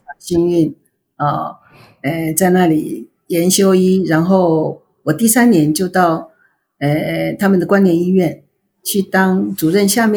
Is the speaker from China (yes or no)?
no; Taiwan; moved away as an adult; also born or lived in Japan; 然后从日本办好签证，然后我们再从台湾出来的